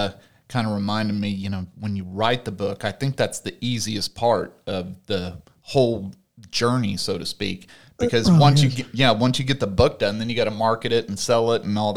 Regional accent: Texas, United States; since, you know, we're all from Texas here, and we don't normally get to talk to a fellow Texan all that often.

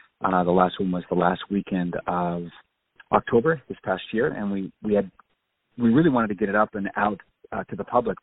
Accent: Nova Scotia, Canada; also born or lived in Ottawa / Toronto / Montreal; now in United States; I'm a Canadian by birth. I was born and raised in Nova Scotia. I kept trekking west to Ottawa, Toronto. I went to McGill University in Montreal.

